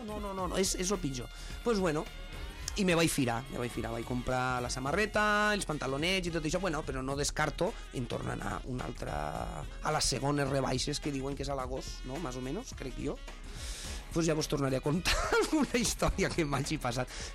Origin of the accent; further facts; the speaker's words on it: L'Hospitalet de l'Infant, Catalonia, Spain; jo sóc de l'Hospitalet, o sigui, jo visc a l'Hospitalet i estic aquí a la Mella